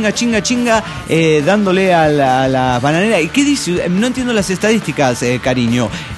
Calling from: Nuevo Laredo, Tamaulipas, Mexico; de Nuevo Laredo, Tamaulipas.

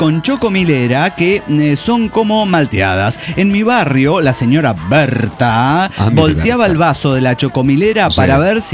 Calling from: Guadalajara, Jalisco, Mexico; de Guadalajara.

